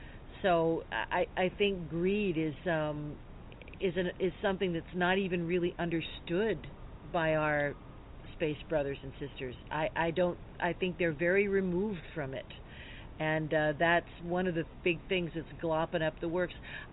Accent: United States; I'm from the States, so we're always afraid that like martial law is going to be declared

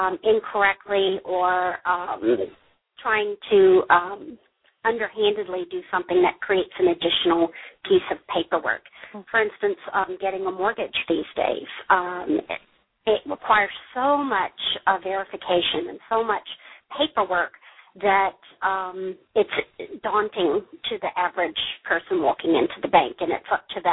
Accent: the South, United States

